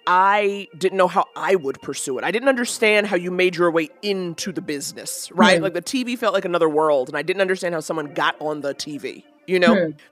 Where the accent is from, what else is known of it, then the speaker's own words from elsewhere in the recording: New York, United States; And I, you know, growing up in New York, we would go to plays and stuff.